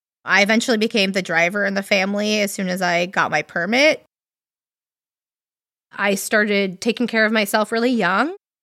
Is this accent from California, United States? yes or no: yes; Calabasas, California, United States; We grew up in Calabasas as a small town at that point, and reputations spread fast in those kind of communities.